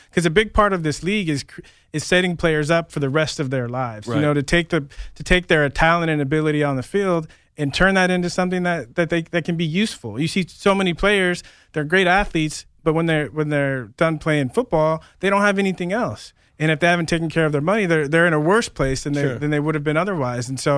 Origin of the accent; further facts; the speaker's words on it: San Diego, California, United States; You know, I grew up in San Diego.